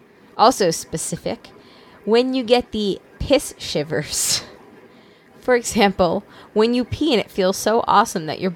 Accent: Long Island, New York, United States; Well, I'm from Long Island where they have to like, there's manicure places like more than there are Starbucks in every corner.

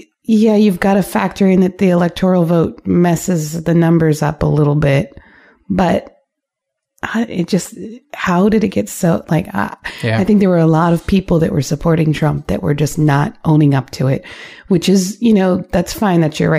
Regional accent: Florida, United States; because I grew up in Broward County and they were waiting on Broward County.

